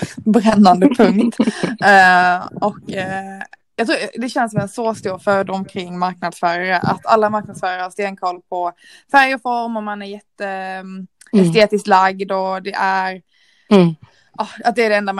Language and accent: Swedish; Sweden; accent: mix of Scanian, Smålandic and Gothenburg; also born or lived in Växjö; now in Gothenburg, Sweden; Så min dialekt är lite blandad mellan skånska, småländska och våra Göteborgs vibbar nu då. Men jag tror inte de har lyckats skina igenom riktigt. men jag bor i Göteborg sedan ungefär 6 år tillbaka i tiden.